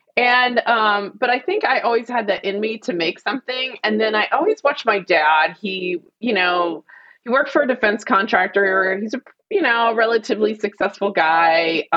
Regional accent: Fort Worth, Texas, United States; I grew up in Fort Worth, Texas, and I got home, sent home from school in eighth grade for wearing too much makeup.

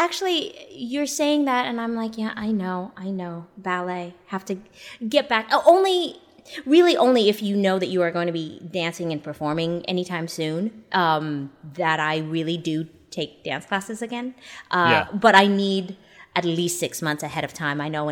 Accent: Canada; moved away; I'm originally from Canada

